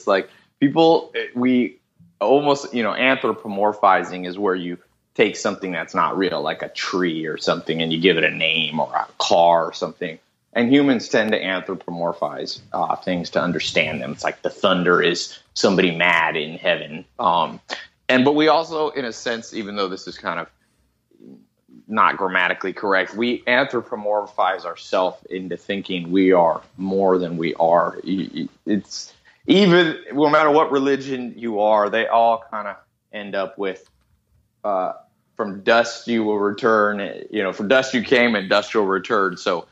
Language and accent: English; Long Beach, California, United States; born there; I was born in Long Beach. It's kind of like Compton. It's a bad part of L.A.